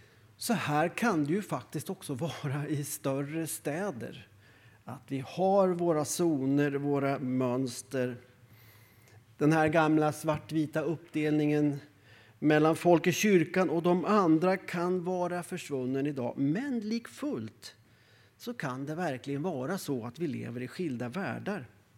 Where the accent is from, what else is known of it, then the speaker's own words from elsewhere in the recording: Östervåla, Uppsala County, Sweden; I min hembygd i Norduppland, där också Jan Gunnar kommer ifrån, de trakterna. Jag kommer från Östervål